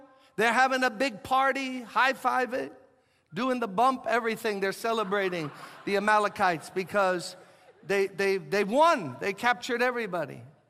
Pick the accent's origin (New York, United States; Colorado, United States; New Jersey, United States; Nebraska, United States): New York, United States; Brooklyn; Now, anyone like me who was born and raised in Brooklyn and lives in New York, unless you've been robbed, you're not truly a New Yorker.